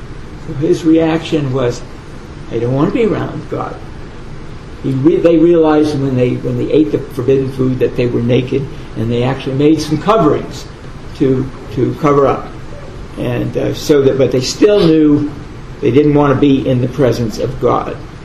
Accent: California, United States; And we grew up in Southern California. We get a lot of earthquakes there.

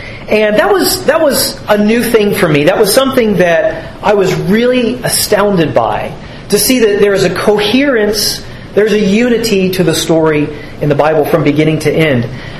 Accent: Georgia, United States; I grew up in Georgia

